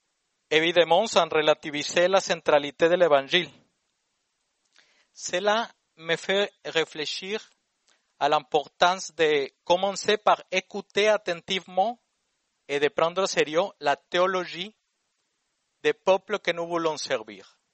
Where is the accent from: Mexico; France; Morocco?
Mexico; Je viens du Mexique, un pays qui, parmi d'autres caractéristiques, a encore aujourd'hui plus de 60 peuples autochtones.